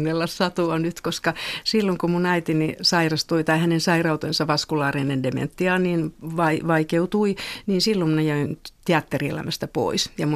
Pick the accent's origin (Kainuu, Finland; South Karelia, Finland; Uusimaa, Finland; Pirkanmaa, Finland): Uusimaa, Finland; Lohja; vietin sota-aikani Lohjalla. Ja siellä oli tämä lapsuuteni Lohjalla